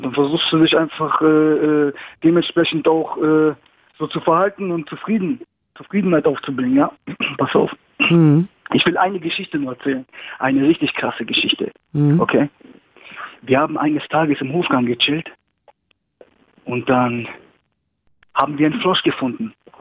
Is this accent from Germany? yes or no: no; Greece; ich bin Grieche, ja.